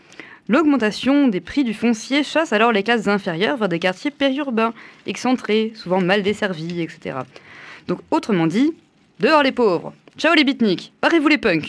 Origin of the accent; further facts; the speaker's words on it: Dijon, Bourgogne-Franche-Comté, France; Donc moi je suis originaire de Dijon, donc j'ai vu le centre-ville se métamorphoser en 5 ans.